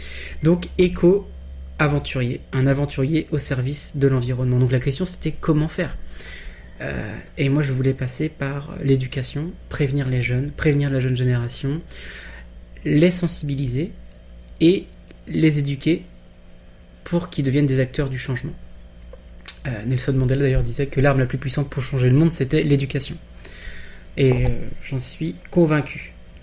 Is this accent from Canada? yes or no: no; Saint-Malo, Brittany, France; born there; Je suis né à Saint-Malo le 14 janvier 89, donc là j'ai 34 ans. Je vais sur mes 35 en janvier 2024. Et ouais, je suis un breton, expatrié comme beaucoup d'autres, la diaspora bretonne